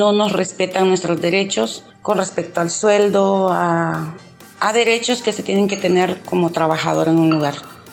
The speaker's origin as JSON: {"language": "Spanish", "country": "Honduras", "moved": "yes", "lives_now": "Tijuana, Mexico", "said": "Soy de Honduras y soy reconocida refugiada en México."}